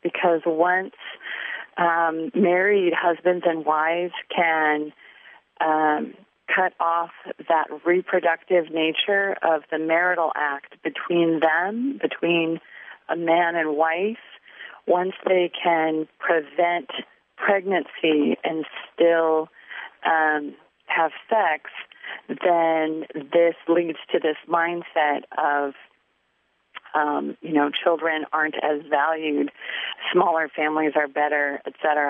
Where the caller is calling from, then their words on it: Omaha, Nebraska, United States; I'm calling from Omaha, Nebraska.